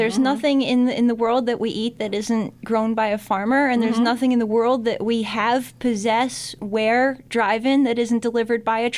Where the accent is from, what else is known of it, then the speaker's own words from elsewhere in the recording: New Paltz, New York, United States; also born or lived in Poughkeepsie / Kingston; I grew up in New Paltz until I was about 12 years old or so. At which point we moved further north in the Ulster County region into the Kingston and then later Kingston Saugerties area